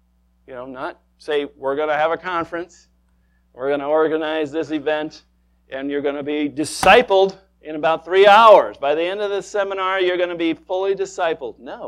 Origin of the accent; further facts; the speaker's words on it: Marshalltown, Iowa, United States; I'm from Marshalltown, Iowa. You don't get any more redneck than that.